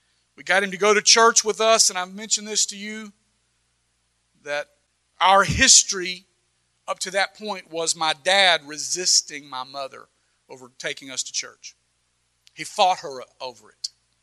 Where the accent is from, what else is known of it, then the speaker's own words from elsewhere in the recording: the South, United States; even though I wasn't from the East. I was from the South, but it rhymed.